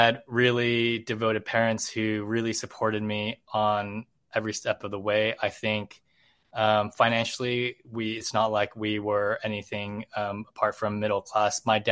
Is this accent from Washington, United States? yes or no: yes; Richland, Washington, United States; I grew up in Richland, Washington, which is near where the Hanford site is, so one of these nuclear projects that they had back in the day.